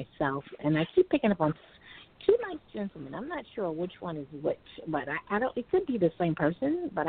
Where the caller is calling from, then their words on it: Brooklyn, New York, United States; guys, and I'm calling from Brooklyn.